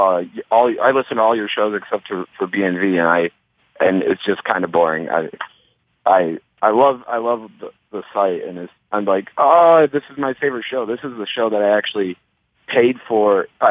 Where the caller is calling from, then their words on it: Cleveland, Ohio, United States; Hey, Brian. … from Cleveland.